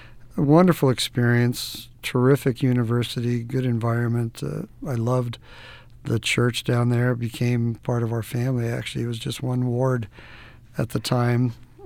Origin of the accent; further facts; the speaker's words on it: Arizona, United States; No, I actually grew up in Arizona. I'm an Arizona native